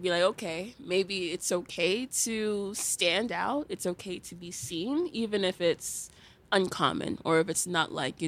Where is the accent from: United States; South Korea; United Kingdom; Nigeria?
Nigeria; I love being Nigerian. Like, I love being African.